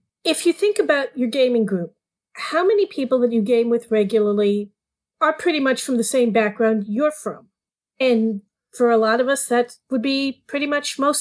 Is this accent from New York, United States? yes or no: yes; New York, United States; I'm a New Yorker.